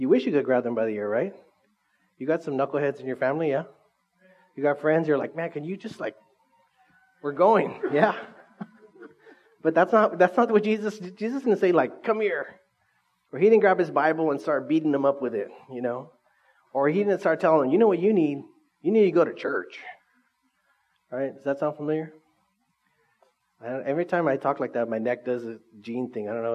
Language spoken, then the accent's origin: English; Orange Cove, California, United States; When I first met Stephanie, she found out that I was from Orange Cove.